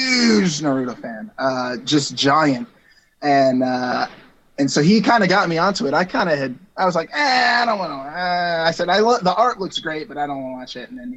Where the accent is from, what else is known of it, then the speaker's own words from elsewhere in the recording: United States; artistically I come from much more of an American vibe because I'm American.